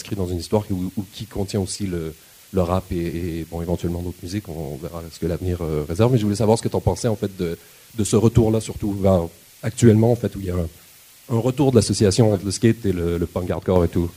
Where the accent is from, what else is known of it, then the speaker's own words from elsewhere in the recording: Montreal, Quebec, Canada; Et chez nous à Montréal récemment